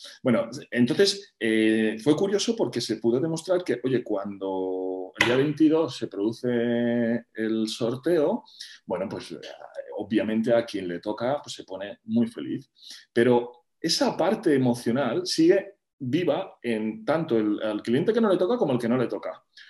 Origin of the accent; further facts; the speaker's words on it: Madrid, Community of Madrid, Spain; yo soy madrileño de pura cepa.